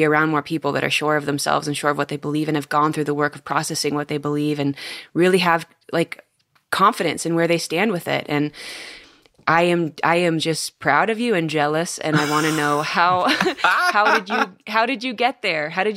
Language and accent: English; California, United States; Yeah, I grew up in California. And so I moved to the Midwest